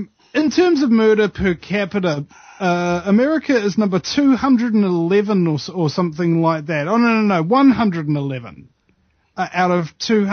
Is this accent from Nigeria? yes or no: no; New Zealand; And again, I'm not Australian.